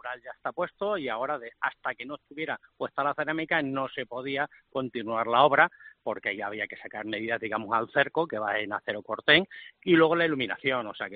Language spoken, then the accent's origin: Spanish; Talavera de la Reina, Castilla-La Mancha, Spain; Nosotros somos de Talavera y vamos a pelear por Talavera.